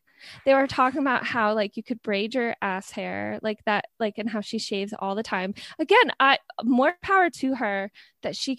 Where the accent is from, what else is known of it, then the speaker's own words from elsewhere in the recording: New York, United States; I think that, first of all, I'm from New York.